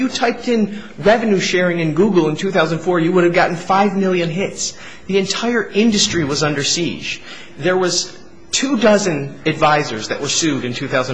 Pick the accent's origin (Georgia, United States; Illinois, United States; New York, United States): New York, United States; I don't read it. I'm from New York, unfortunately.